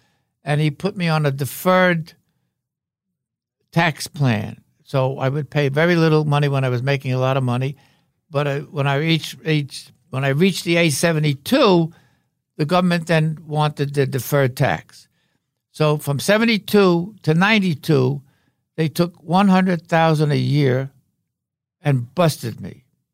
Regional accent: Brooklyn, New York, United States; Yeah, I was raised in Brooklyn.

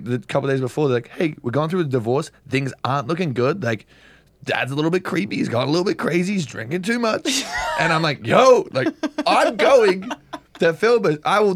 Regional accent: New Zealand; also born or lived in Australia / England; because I was born in Australia, but I also like kind of grew up in New Zealand, and then. I spent some time in England

